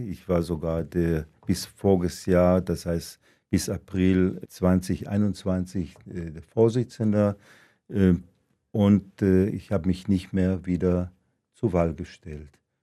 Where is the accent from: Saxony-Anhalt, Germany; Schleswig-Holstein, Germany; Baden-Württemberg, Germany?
Schleswig-Holstein, Germany; Lübeck; born there; gebürtig in Lübeck am 30. Dezember 1946. Meine beiden Eltern stammen aus Libau, Ostpreußen, eine Juden aus einer deutschen Stadt, haben den Zweiten Weltkrieg überlebt.